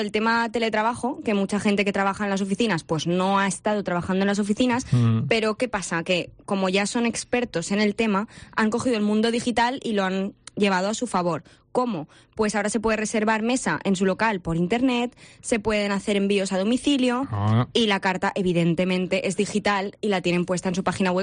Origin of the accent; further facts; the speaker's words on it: Valencian Community, Spain; Vamos, que a mí me parece un halago, ¿eh? Como valenciana.